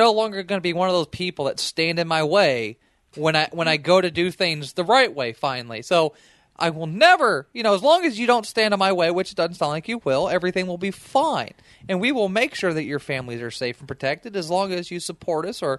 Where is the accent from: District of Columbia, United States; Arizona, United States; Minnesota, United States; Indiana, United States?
Indiana, United States; we're from Indiana, guys.